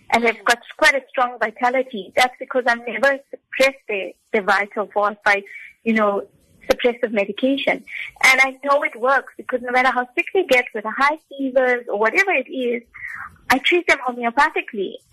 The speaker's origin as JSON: {"language": "English", "country": "India", "said": "Look, I'm Indian, and I need curry."}